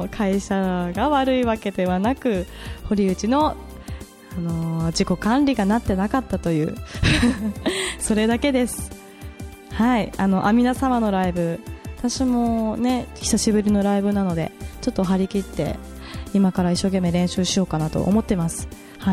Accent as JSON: {"language": "Japanese", "town": "Tomakomai", "region": "Hokkaido", "country": "Japan", "tie": "born or raised there", "said": "私は根っからの苫小牧っ子なのでもう地元愛してますので、もうこれからも苫小牧中心の活動は変わりません"}